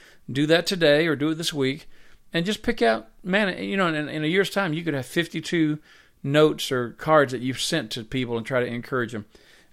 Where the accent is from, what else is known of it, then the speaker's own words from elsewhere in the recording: the South, United States; Well, I was raised in the South, and we drink sweet tea.